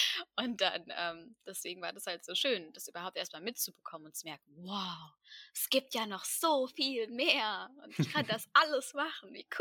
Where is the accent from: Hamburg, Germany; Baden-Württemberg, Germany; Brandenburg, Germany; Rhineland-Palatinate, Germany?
Baden-Württemberg, Germany; Freiburg im Breisgau; weil ich komme aus Freiburg im Breisgau.